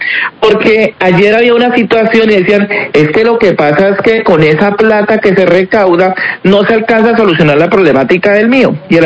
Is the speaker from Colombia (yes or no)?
yes; Cali, Valle del Cauca, Colombia; nosotros como caleños